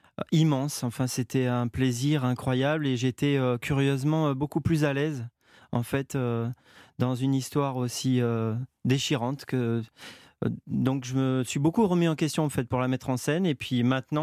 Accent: Marseille, Provence-Alpes-Côte d'Azur, France; J'étais un cancre quand je suis arrivé de Marseille.

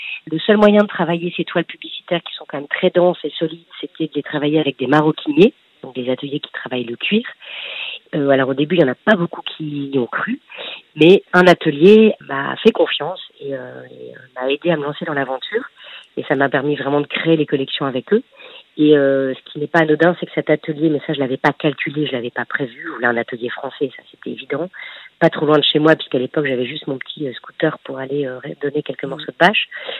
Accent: Lille, Hauts-de-France, France; je suis une fille du Nord. Je suis une bonne lilloise

